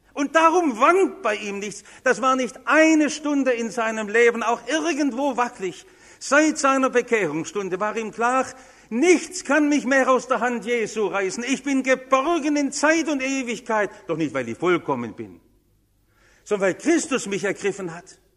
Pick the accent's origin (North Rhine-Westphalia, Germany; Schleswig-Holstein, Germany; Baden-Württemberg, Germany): Baden-Württemberg, Germany; Stuttgart